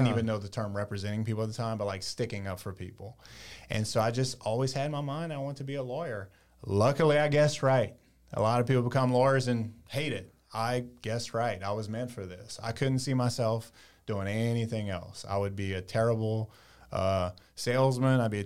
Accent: Louisiana, United States; And so, you know, being a Cajun, from Cajun country

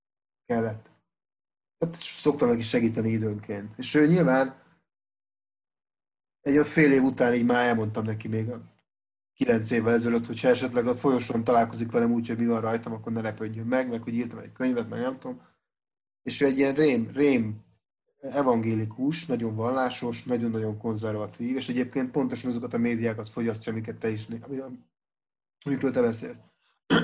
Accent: Budapest, Hungary; also born or lived in Pécs; én Budapesten nőttem föl, meg ott is éltem 21 éves korom, még aztán Pécsen tanultam, 6 évig itt éltem, és aztán visszamentem Budapestre.

